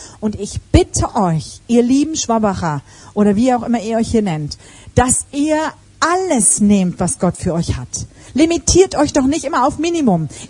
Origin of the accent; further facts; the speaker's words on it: Hamburg, Germany; Und so eine Hanseatin macht das normalerweise nicht. Ich bin eine geborene Hamburgerin